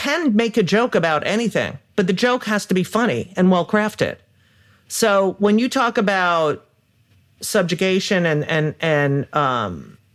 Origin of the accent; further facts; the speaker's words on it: New Jersey, United States; I was born in 1962. I grew up in New Jersey in a suburban, very, even though we were 25, 27 miles from New York City.